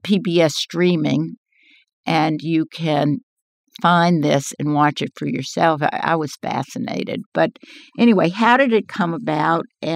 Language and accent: English; New Orleans, Louisiana, United States; since I come from New Orleans and a preservation background myself, that was more recognizable to me.